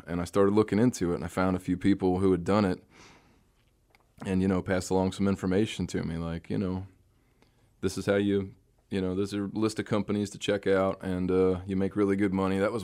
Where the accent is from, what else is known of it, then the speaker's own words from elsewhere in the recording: Michigan, United States; the growing up in the Upper Peninsula half the time, the ships, the freighters up there are a very popular thing.